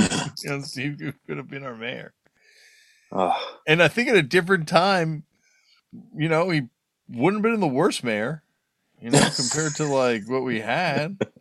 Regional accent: Toronto, Ontario, Canada; when we growing up in Toronto and stuff

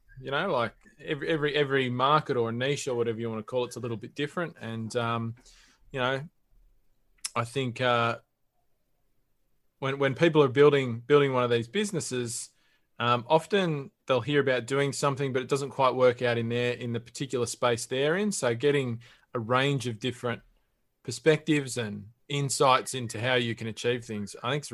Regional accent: England, United Kingdom; I'm actually English. I'm English, mate.

